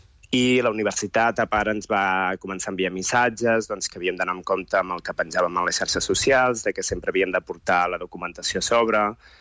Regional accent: Girona, Catalonia, Spain; also born or lived in Madrid; Jo vaig néixer a Madrid una mica perquè hi va haver un cop d'estat just 5 dies abans d'aquí on es queix, però soc de Girona.

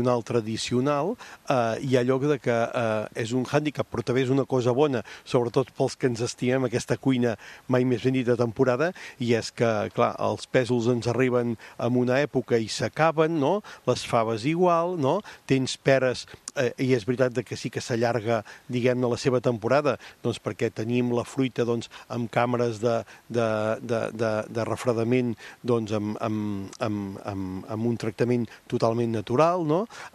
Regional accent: Catalonia, Spain; jo que sóc de la Garrotxa i tinc els fesols de Santa Pau

